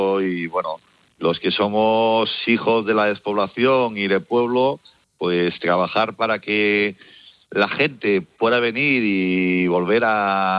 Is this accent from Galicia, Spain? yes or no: yes; Galicia, Spain; Y claro, ahí es donde yo les decía, no, estoy en Galicia, en una aldea que ha estado cerrada, deshabitada